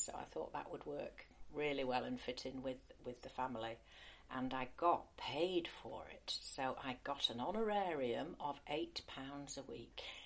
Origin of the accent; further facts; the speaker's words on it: Yorkshire and the Humber, United Kingdom; Okay, well, I come from Yorkshire